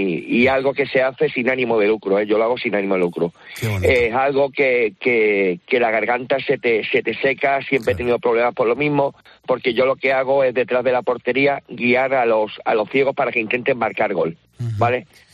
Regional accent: Málaga, Andalusia, Spain; yo por ejemplo soy de Málaga

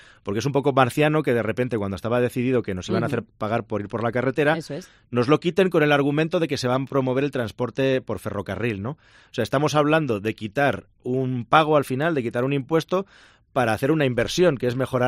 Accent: Barcelona, Catalonia, Spain; yo vengo de Barcelona

